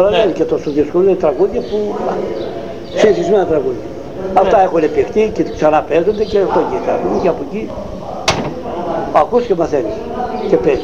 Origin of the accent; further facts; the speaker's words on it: Eastern Macedonia and Thrace, Greece; ποιος με έχει συστήσει εκεί πέρα που είμαι Θρακιώτης